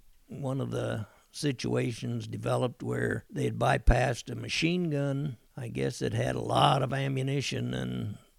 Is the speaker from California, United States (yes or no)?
yes; Fresno, California, United States; To begin with, it was quite rainy and muddy and things that we weren't used to here in Fresno